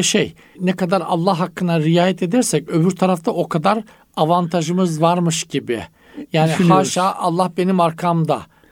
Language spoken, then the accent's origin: Turkish; Black Sea Region, Turkey; Çok bizim Karadeniz'de darlanmak denir hocam.